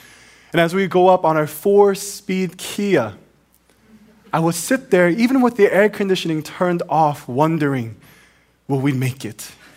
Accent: South Korea; As a kid growing up in Korea, I would go visit my grandparents on my father's side every Lunar New Year.

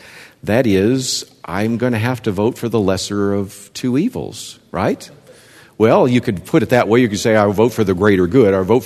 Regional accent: Berkeley, California, United States; born there; Hey, I was born in Berkeley, California, right?

